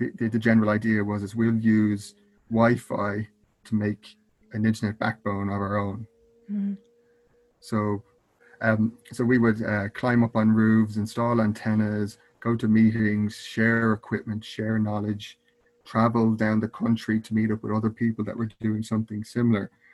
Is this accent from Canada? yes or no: no; Ireland; from Ireland